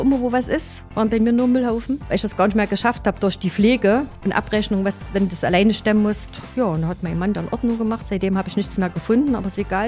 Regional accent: Germany; wir sind Deutsche

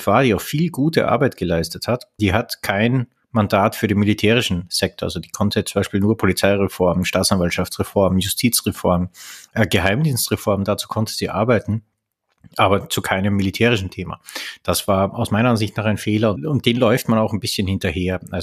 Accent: Austria; Ich bin ein Österreicher.

